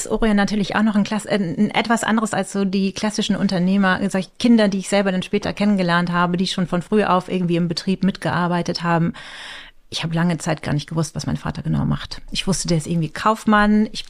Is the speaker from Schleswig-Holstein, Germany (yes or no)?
yes; Schleswig-Holstein, Germany; ich bin noch nicht in Flensburg aufgewachsen, sondern auf dem Dorf, wo der Bus dran vorbeifährt, so ungefähr.